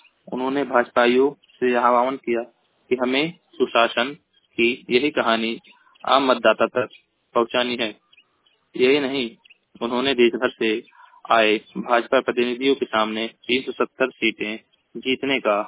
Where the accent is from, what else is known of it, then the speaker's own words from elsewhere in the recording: Uttar Pradesh, India; मैं जिला महाराजगंज का निवासी हूँ।